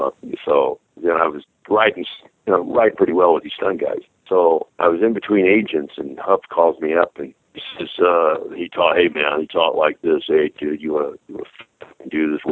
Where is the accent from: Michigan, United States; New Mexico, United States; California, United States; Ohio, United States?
California, United States; San Diego; as a kid growing up in San Diego, we were fight fans.